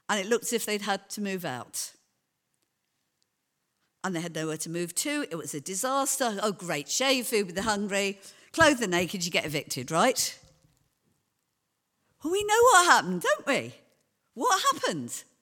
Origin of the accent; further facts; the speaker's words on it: London, United Kingdom; I grew up in London, in a very deprived area of London, at New Cross.